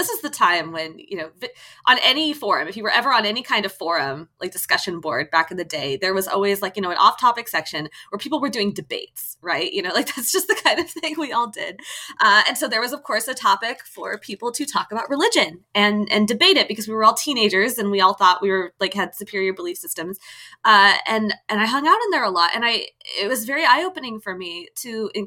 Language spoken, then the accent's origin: English; Kansas, United States; So I was raised Catholic from the Midwest. I'm from Kansas. I grew up in a very, very Catholic city.